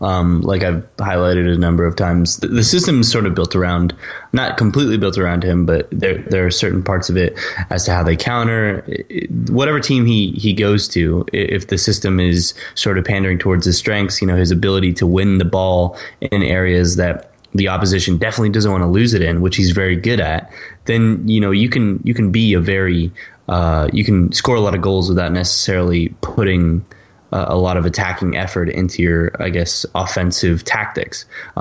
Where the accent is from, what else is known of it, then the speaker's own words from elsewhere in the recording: United States; I am from America.